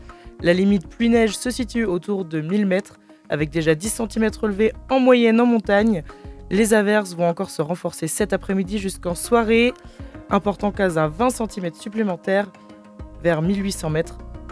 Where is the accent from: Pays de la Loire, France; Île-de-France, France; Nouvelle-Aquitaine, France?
Pays de la Loire, France; Pornic; Je viens du 44, je viens de Pornic, sur la côte de Nantes